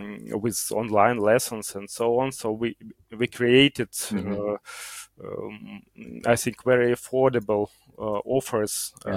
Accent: Ukraine; English is a second language; We are from Ukraine

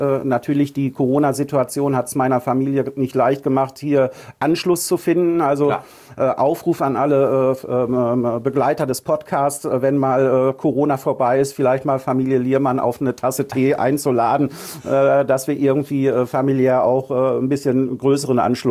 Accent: North Rhine-Westphalia, Germany; now in Husum, Germany; Wie ich sagte, ich bin ein Kind des Ruhrgebiets.

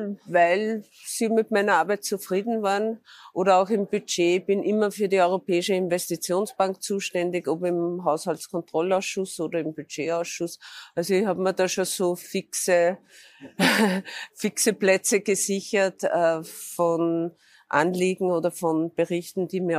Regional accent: Austria; dass wir uns da auch als Österreicher einbringen.

